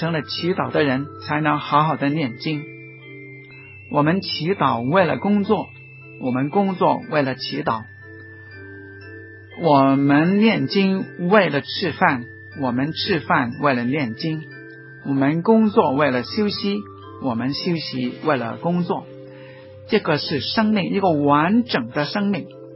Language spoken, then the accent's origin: Chinese; Guangdong, China; 我们广东人说卖花姑娘插竹叶